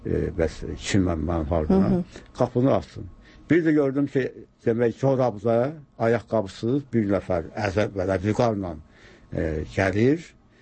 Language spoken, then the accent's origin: Azerbaijani; Bülbülə, Baku, Azerbaijan; mən bülbüləli balasıyam. Bakıdan gəlmişəm, səni axtarıram.